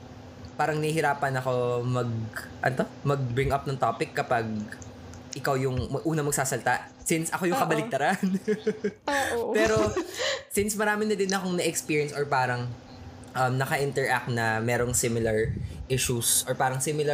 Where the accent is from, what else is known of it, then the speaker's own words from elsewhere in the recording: Central Luzon, Philippines; Kasi hindi ako taga Fairview, taga Bulacan ako.